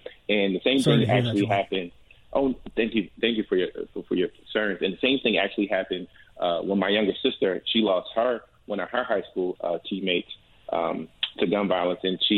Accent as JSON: {"language": "English", "town": "Philadelphia", "region": "Pennsylvania", "country": "United States", "tie": "born or raised there", "said": "I'm from South Philly. I'm South Philadelphia native. I grew up at 26 and Tasker."}